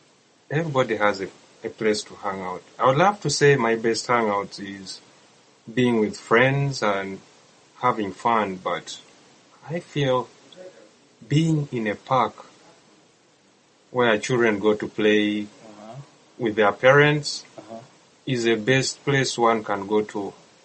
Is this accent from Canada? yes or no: no; Uganda; I'm from Uganda.